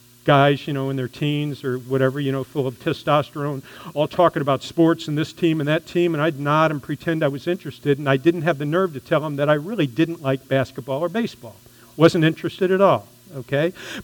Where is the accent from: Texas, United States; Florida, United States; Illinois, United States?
Florida, United States; I grew up in Florida